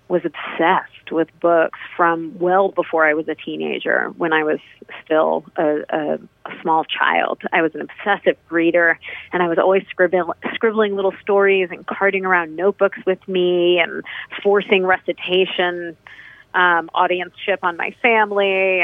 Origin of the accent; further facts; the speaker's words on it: Massachusetts, United States; where I grew up on the Cape, and especially Provincetown